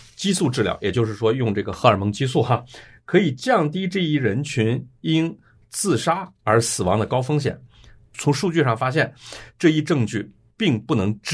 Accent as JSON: {"language": "Chinese", "country": "China", "tie": "born or raised there", "said": "我们从小在中国长大"}